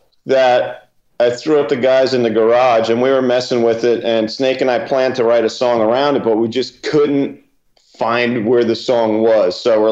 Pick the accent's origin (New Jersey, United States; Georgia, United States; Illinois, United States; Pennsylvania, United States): New Jersey, United States; I'm a kid from Jersey. I'm used to just dead bodies washing up on shore.